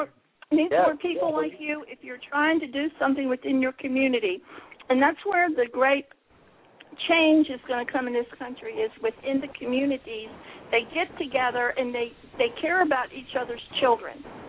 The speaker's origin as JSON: {"language": "English", "region": "District of Columbia", "country": "United States", "tie": "born or raised there", "said": "I grew up near Washington, D.C., and I remember Baltimore."}